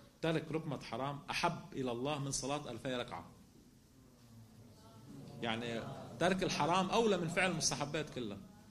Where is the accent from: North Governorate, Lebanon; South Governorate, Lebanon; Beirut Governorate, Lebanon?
South Governorate, Lebanon; أنا هلأ أنا من الجنوب